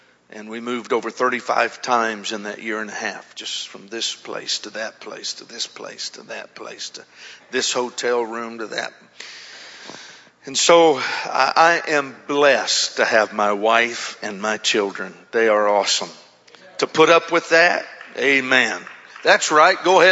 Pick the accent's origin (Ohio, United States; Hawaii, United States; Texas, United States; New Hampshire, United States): Hawaii, United States; Honolulu; And I am from Honolulu.